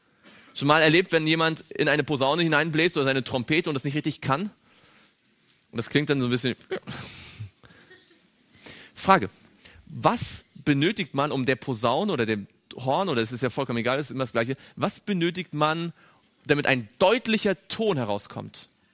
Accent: Stuttgart, Baden-Württemberg, Germany; Ich wohne in Stuttgart. … Stuttgart ist mein Heimatort.

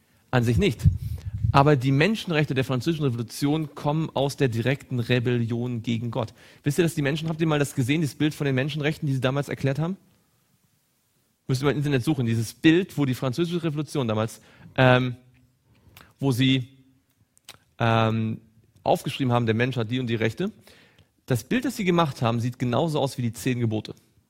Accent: East Germany, Germany; Ich bin aus Ostdeutschland.

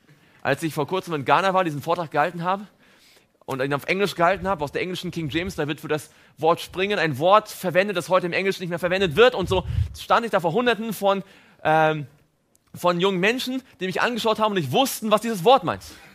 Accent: Baltic coast, Germany; Ich bin am Meer groß geworden, an der Ostsee.

